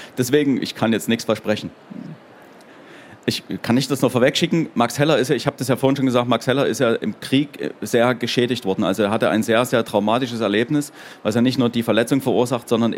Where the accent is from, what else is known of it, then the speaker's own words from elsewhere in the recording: Dresden, Saxony, Germany; born there; Ich bin ja in Dresden geboren.